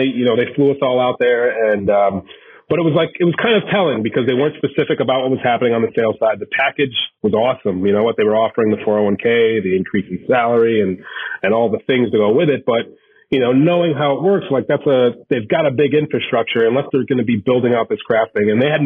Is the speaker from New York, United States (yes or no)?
no; New Haven, Connecticut, United States; I'm from New Haven. I take pizza very seriously.